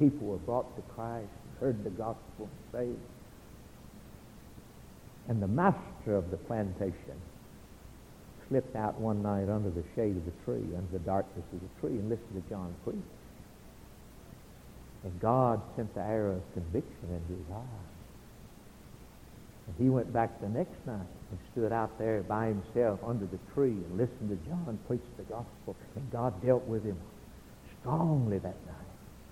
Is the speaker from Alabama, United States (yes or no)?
yes; Alabama, United States; I'm from Alabama, and I heard years ago about, and read about some of the revivals